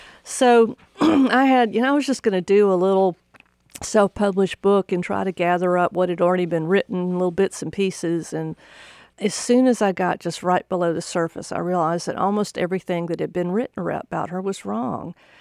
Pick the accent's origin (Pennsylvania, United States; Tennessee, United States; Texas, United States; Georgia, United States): Georgia, United States; Macon; I'm from Macon, Georgia.